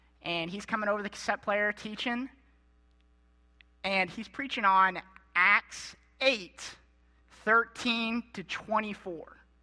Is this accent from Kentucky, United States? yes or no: yes; Kentucky, United States; I mean, you guys, I'm from Kentucky, and you guys are crazy about football down here.